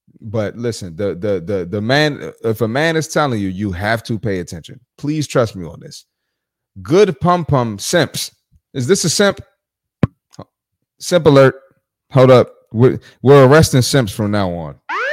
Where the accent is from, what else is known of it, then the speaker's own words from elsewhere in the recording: Philadelphia, Pennsylvania, United States; I'm from South Philly. We ain't on that.